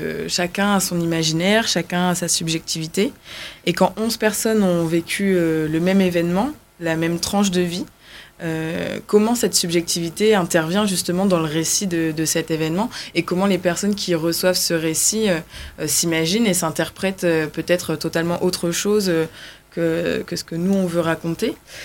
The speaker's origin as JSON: {"language": "French", "town": "Arras", "region": "Hauts-de-France", "country": "France", "said": "Et puis, on est originaire d'Arras."}